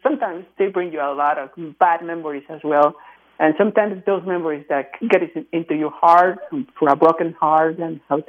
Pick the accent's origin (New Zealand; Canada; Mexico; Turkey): Mexico; English is a second language; I'm from Mexico.